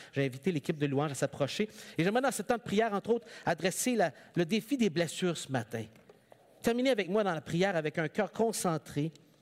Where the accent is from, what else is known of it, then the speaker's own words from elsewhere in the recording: North, France; Moi aussi, j'ai grandi dans le Nord avec des préjugés envers certaines personnes.